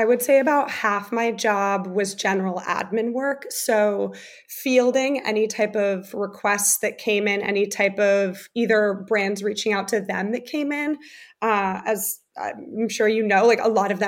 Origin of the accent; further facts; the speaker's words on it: New Jersey, United States; also born or lived in Germany; I was born in America. And then I did 3rd grade and part of 4th grade in Germany, and then moved to New Jersey. But I also went to a German school as well as an American school.